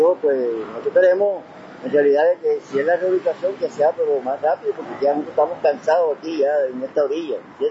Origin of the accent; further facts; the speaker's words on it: Valencia, Córdoba, Colombia; soy desplazado. Vengo desplazado de Valencia, Alto Sinú.